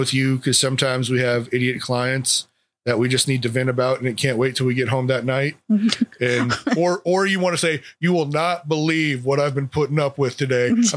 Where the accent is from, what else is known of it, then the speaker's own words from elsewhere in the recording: Kissimmee, Florida, United States; that's three of our things we love: Publix, Florida, and my hometown, Kissimmee.